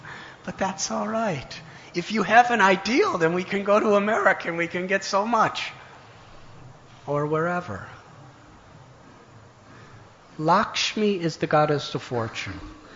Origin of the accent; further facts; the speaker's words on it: Chicago, Illinois, United States; I grew up in Chicago. I'd like to tell a story that I used to hear when I was a child in Chicago.